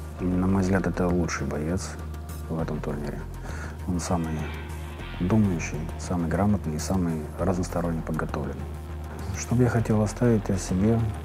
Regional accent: Stary Oskol, Belgorod Oblast, Russia; Это моя малая родина. Я вырос в Старом Осколе. У меня родные в Старом Осколе, мои друзья, моя команда.

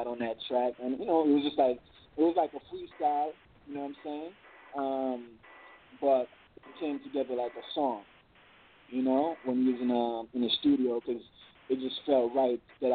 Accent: Brooklyn, New York, United States; Growing up in Brooklyn where, you know, you see hookers on the tracks, you know what I'm saying, like on Van Sicklin

